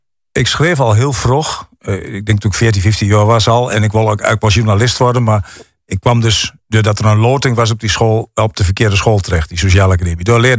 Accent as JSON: {"language": "Dutch", "town": "Wilderswijk", "region": "Gelderland", "country": "Netherlands", "tie": "born there", "said": "Ik ben geboren in Wilderswijk, in de Achterhoek."}